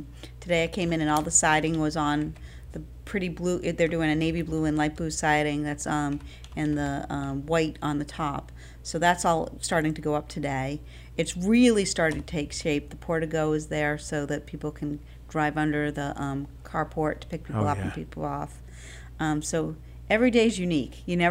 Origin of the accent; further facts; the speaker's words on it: Sandwich, Massachusetts, United States; I'm actually from Sandwich, Mass.